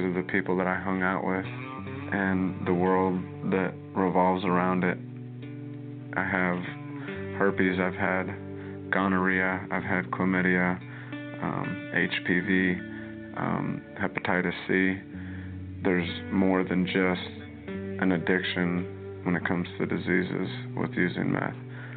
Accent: Chandler, Arizona, United States; I'm 19 years old. I'm from Chandler, Arizona.

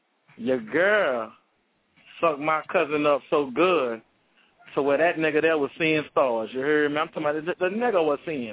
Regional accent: New Orleans, Louisiana, United States; now in Houston, United States; I ain't from the 832. I'm just out here now. I'm from New Orleans.

